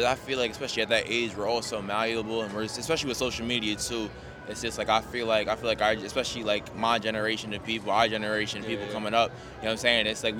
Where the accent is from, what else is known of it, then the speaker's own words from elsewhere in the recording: New Jersey, United States; also born or lived in New York; So it's like, I'm from New York, I'm from Jersey, you know what I'm saying? So making that transition down here